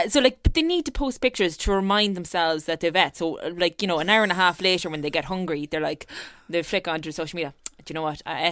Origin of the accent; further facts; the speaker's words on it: Drumconrath, Leinster, Ireland; I am uniquely positioned in this because I'm from Drumconrit in Meath